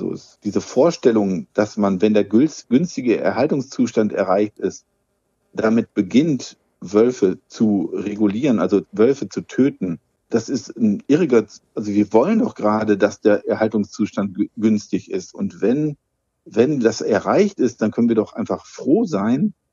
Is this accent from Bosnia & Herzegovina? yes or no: no; West Germany, Germany; in der Bundesrepublik in Westdeutschland, wo ich herkomme